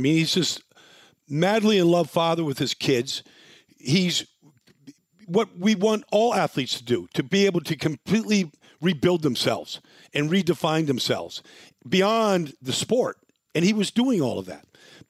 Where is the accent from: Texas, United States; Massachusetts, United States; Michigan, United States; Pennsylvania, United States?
Pennsylvania, United States; Philadelphia; I'm from Philly, live in Philly.